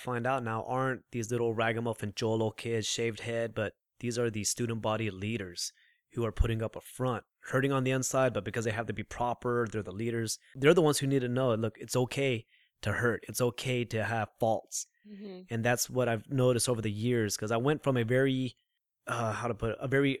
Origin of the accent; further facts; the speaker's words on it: Austin, Texas, United States; I grew up in North Austin, nice home